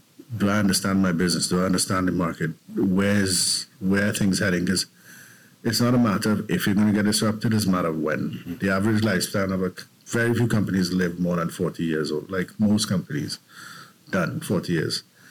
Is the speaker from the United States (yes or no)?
no; Chaguanas, Trinidad & Tobago; but I basically grew up in Chaguanas, and for people who don't know where that is or don't live in Trinidad, I grew up in the middle of a cane field, quite literally.